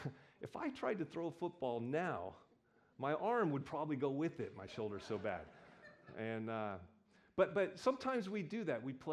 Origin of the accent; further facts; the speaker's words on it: United States; I'm a little ashamed because I'm an American, and we won that war.